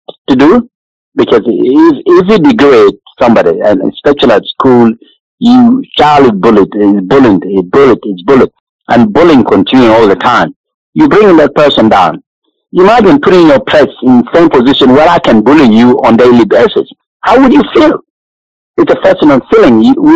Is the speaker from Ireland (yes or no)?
no; Australia; because I'm also Australian.